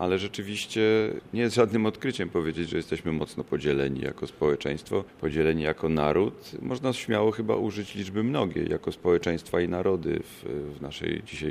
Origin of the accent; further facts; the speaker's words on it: Poznań, Greater Poland Voivodeship, Poland; Zawsze określałem moje rodzinne miasto Poznań miastem porządku.